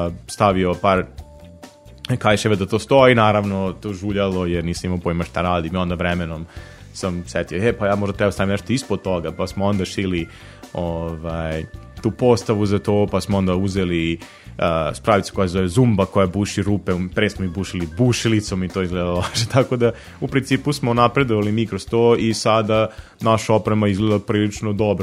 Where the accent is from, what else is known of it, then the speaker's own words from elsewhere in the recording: Sremska Kamenica, Vojvodina, Serbia; Mi smo tu u Novom Sadu, ali imamo naravno članove iz Kamenice, odakle sam ja.